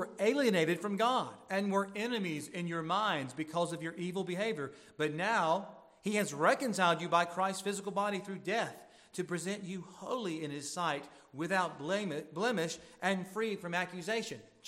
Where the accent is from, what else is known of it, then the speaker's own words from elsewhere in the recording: Deep South, United States; now in Southern Maryland, United States; They do it right here in Southern Maryland. I'm from the Deep South.